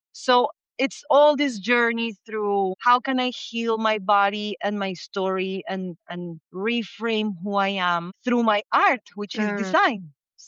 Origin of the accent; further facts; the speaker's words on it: Colombia; now in United States; Also, I grew up in Colombia, which is a place where, culturally speaking, has a lot of stigma around disability, way more than in the US where I'm living right now.